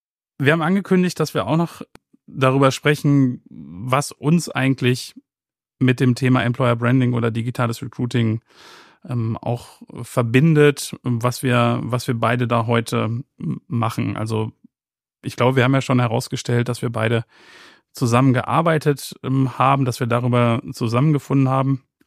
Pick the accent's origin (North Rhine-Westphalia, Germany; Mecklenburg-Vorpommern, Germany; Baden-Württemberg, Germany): North Rhine-Westphalia, Germany; born there; Gebürtiger Ostwestfale, 80er Jahrgang